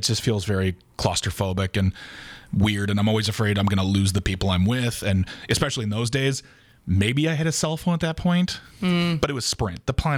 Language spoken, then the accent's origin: English; Waukesha, Wisconsin, United States; My hometown.